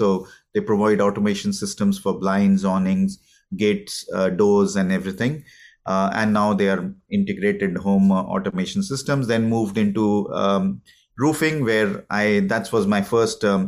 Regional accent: India; moved away as an adult; I'm an Indian. I was born in India. So a big part of my life, I would say, until, if I remember correctly, until early 2000, I've been in India.

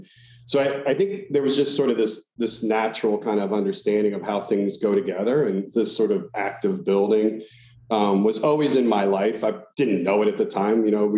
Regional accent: Alexandria, Virginia, United States; I think probably I grew up in Northern Virginia in the Alexandria area. My dad was a very hard worker and he worked on Capitol Hill

